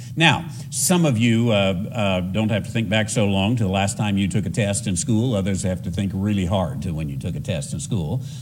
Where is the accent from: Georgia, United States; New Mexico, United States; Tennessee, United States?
New Mexico, United States; I grew up in New Mexico. I went to school in New Mexico, and New Mexico is 49th, it was at the time anyway, 49th out of 50 in education.